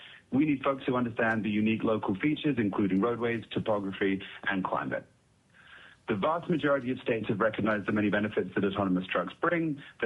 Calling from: Toronto, Ontario, Canada; I'm Vice President of Government Relations at GADIC, and I'm calling in from Toronto, Canada today

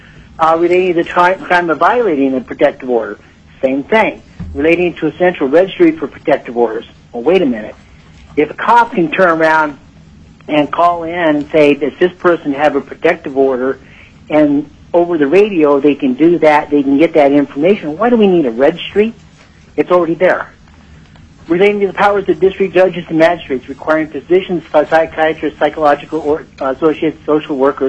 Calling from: Palmer, Alaska, United States

